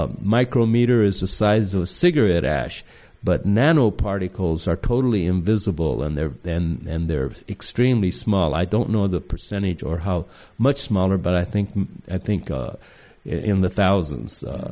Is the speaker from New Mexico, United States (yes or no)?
yes; Socorro, New Mexico, United States; next to my hometown, little town of Socorro?